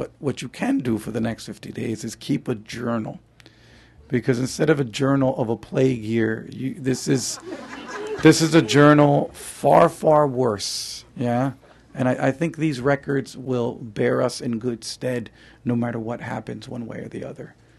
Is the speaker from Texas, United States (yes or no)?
no; New Jersey, United States; I'm from New Jersey, so the Heights nationalism is astonishing.